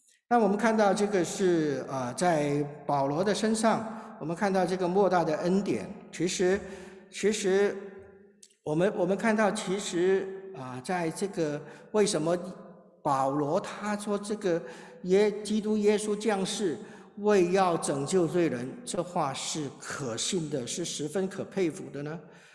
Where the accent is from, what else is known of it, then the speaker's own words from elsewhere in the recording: Hong Kong; 然后他后来呢一直到我们是香港来的